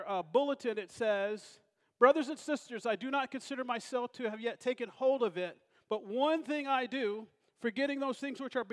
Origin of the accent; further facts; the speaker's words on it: Indianapolis, Indiana, United States; I'm from Indianapolis, Indiana. Diane is from Mansfield, Ohio. We came together in Belle Fountain.